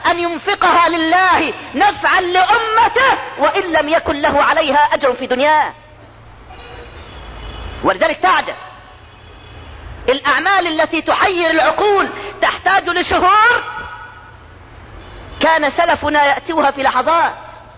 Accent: Egypt; ولك احنا مصريين فرعنا احفاد حورس

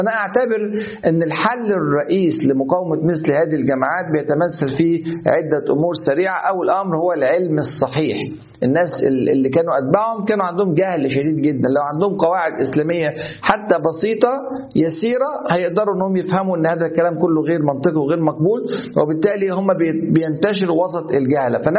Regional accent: Egypt; في أسوان عندنا في مصر

